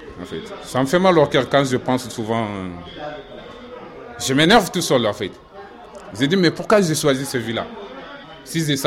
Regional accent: Mali; now in France; Je suis arrivé du Mali. Je suis venu seul.

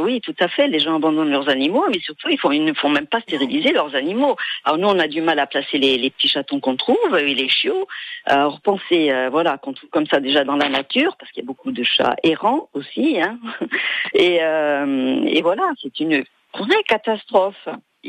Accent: Corsica, France; Chez nous en Corse, il y en a partout.

